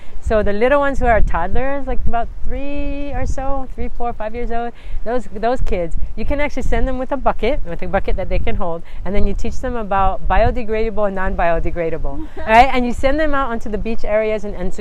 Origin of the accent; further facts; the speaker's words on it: Kaimuki, Hawaii, United States; now in Waimanalo, United States; I love the Windward Side, even though I grew up in Kaimiki. I've been living out Windward Side. We moved out to Waimanalo in 88